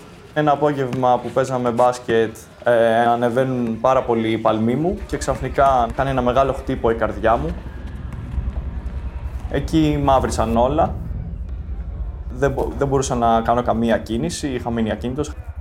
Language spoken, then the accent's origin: Greek; Athens, Attica, Greece; born there; Γεννήθηκα στην Αθήνα και στα 18 έφυγα για να σπουδάσω στην Ακαδημία Εμπειρικού Ναυτικού.